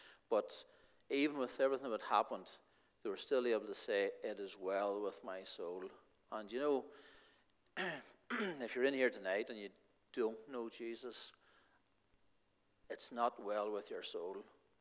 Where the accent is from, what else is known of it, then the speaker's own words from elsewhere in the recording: Auchnamacken, Northern Ireland, United Kingdom; I grew up in South Armagh, right on the border, a wee place called Auchnamacken. But remember, we lived right on the border